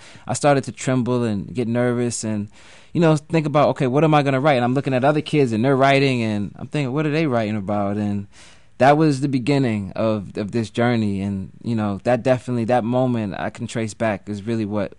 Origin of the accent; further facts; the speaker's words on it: Philadelphia, Pennsylvania, United States; Yeah, so I grew up right around Broad and Olney